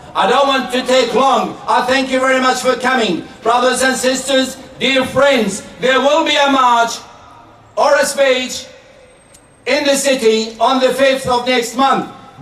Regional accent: Homs, Homs Governorate, Syria; English is a second language; I am from Homs, and I know Homs very well. I know the people of Homs very well.

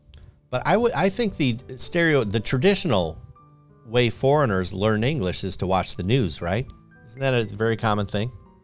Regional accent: Chicago, Illinois, United States; accent: Chicago; I'm told from time to time, you know, people can still hear my Chicago accent, whatever.

